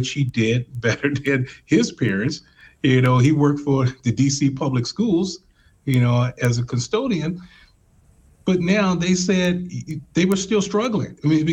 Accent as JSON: {"language": "English", "town": "Washington", "region": "District of Columbia", "country": "United States", "tie": "born or raised there", "said": "I grew up in Washington, D.C. Mm-hmm. So, I grew up in the projects in D.C."}